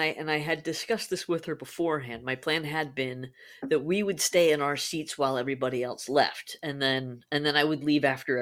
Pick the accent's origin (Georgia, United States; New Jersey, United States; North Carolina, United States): New Jersey, United States; I grew up in New Jersey, obviously